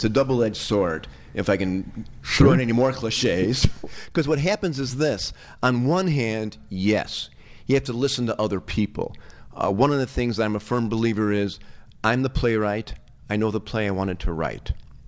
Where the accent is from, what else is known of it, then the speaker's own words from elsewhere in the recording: Chicago, Illinois, United States; I grew up in Chicago. I lived in Rogers Park, and then after eighth grade, we moved to the suburbs, and then I started teaching in the suburbs, and I love Chicago.